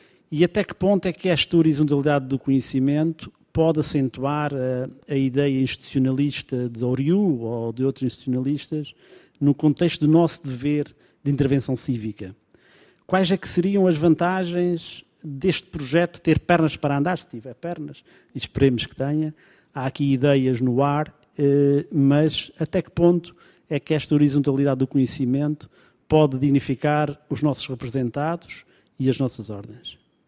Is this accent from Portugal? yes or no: yes; Azores, Portugal; nas quais nós nos incluímos enquanto açorianos